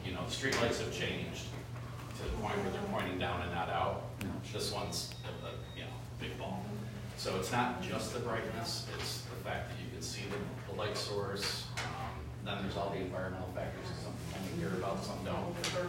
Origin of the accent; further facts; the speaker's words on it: New York, United States; now in Deerfield, United States; I grew up in New York, now I'm in Deerfield for a reason.